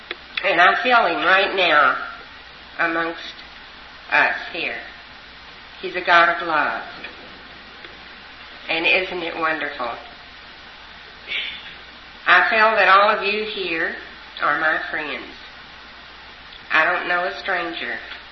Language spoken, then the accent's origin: English; Texas, United States; I'm originally from Texas, and I've been looking for Texans ever since I've been here.